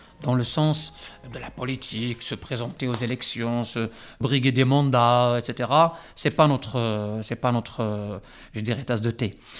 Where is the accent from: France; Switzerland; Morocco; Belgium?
Morocco; moved away as an adult; je suis connu ici à Lille depuis maintenant une trentaine d'années. Que je suis à l'île Sud exactement, je n'ai pas bougé de l'île Sud depuis que je suis venu du Maroc, mon pays d'origine, pour faire des études en économie, en gestion des entreprises.